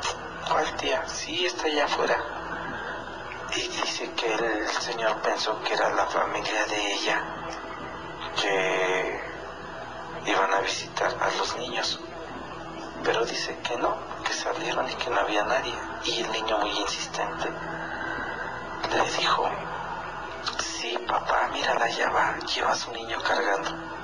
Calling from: Pachuca, Hidalgo, Mexico; de Pachuca.

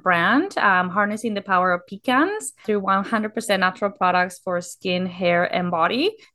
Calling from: Langley, British Columbia, Canada; I am calling from Langley, British Columbia in Canada.

